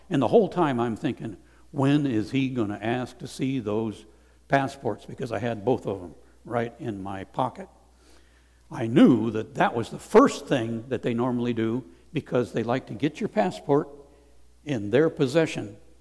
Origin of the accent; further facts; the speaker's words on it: Rwanda; And the guys over there, these are Rwandese guys. And they knew I was from Rwanda.